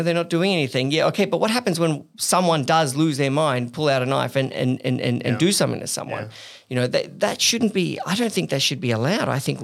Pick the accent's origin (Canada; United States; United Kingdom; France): France; Paris, Île-de-France; You know, I went to Paris, like, I grew up in Paris.